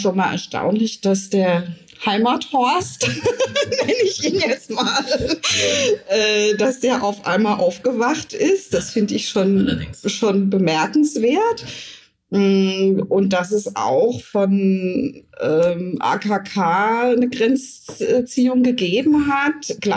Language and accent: German; Germany; als Jugendliche war ich im Ausland und wurde dort als Deutsche abgelehnt.